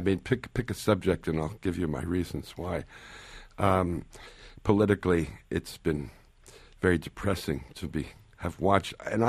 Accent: New Jersey, United States; I think growing up in the New Jersey suburbs, up to about the age of 12, 11 or 12, was a kind of paradise.

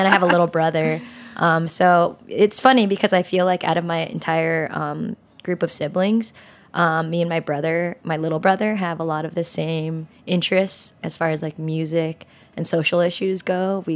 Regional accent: San Jose, California, United States; Yeah, so I grew up in San Jose in California, and I have five siblings

